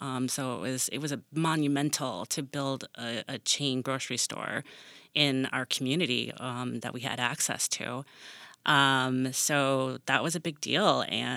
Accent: Buffalo, New York, United States; So I am from Buffalo, and in that neighborhood, I was raised in that neighborhood.

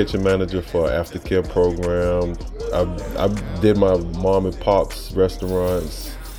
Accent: U.S. Virgin Islands; I'm from the Virgin Islands. We face natural disasters the same as Florida.

